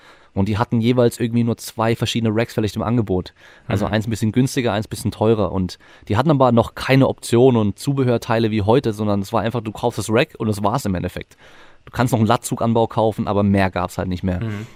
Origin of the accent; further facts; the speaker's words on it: Freiburg, Baden-Württemberg, Germany; ich komme ursprünglich aus Freiburg sogar, aber ich war jetzt gerade im Norden.